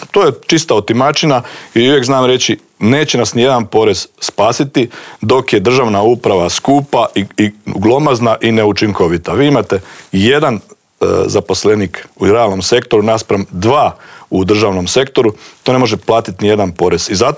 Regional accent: Croatia; Kod nas u Hrvatskoj, znao sam ponavljati kako mi imamo svoje nekakve standarde, odnosno navike

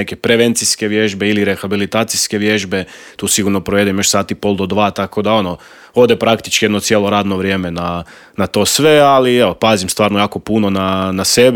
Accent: Zagreb, City of Zagreb, Croatia; Europsko prvenstvo je ipak veće natjecanje i u Zagrebu koji je moj rodni grad

